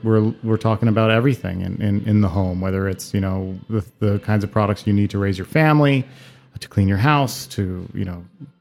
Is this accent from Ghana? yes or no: no; Taiwan; now in United States; I was raised in Taiwan. You know, born and raised there. My mother's from New Zealand. My father's from Israel. I came and studied in the United States.